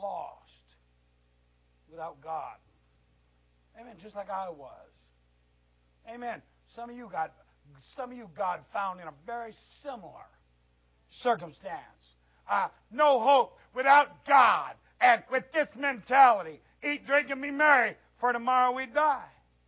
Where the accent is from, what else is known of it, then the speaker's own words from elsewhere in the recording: United States; I'm an American. I'm an evangelist. I'm called to the American people.